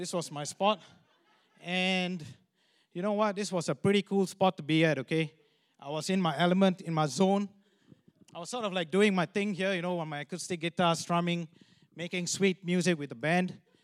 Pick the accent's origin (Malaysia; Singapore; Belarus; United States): Malaysia; moved away; Sheila and I, we're originally from Malaysia. So we grew up there